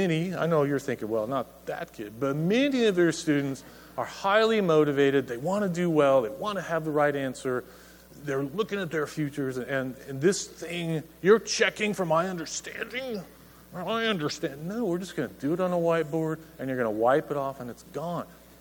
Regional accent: Oregon, United States; But I'm from Oregon, and we recycle everything.

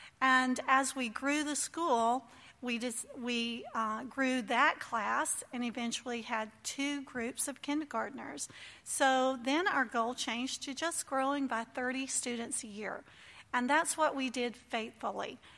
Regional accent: Fairhope, Alabama, United States; I am from Fairhope, Alabama. I know you can't tell that I'm from the South.

